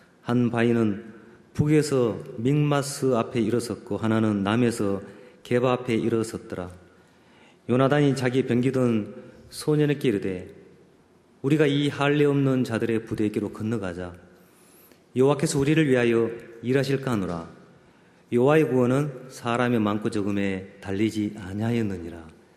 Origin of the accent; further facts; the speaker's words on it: Jeolla, South Korea; 저는 원래 고향이 전라도인데도 홍어를 별로 안 먹어봤어요.